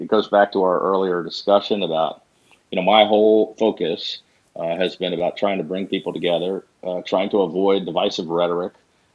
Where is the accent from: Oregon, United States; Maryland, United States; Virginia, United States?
Maryland, United States; I grew up in Prince George's County as a lifelong fan of the team.